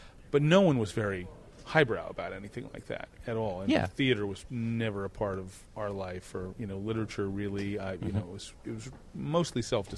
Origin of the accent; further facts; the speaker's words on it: Washington, United States; also born or lived in Detroit, United States; No, not at all. I was born in Detroit, and then I moved at a young age to Washington State.